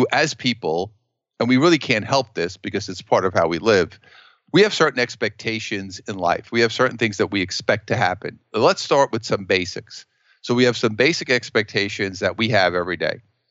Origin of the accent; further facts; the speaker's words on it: New York, United States; Being a New Yorker originally, a lot of our life revolved around mass transit, and we had to take trains